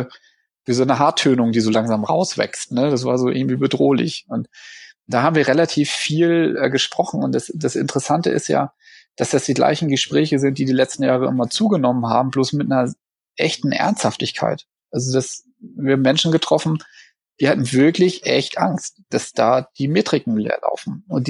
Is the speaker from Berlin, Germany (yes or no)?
yes; Berlin, Germany; also ich komme ja aus Berlin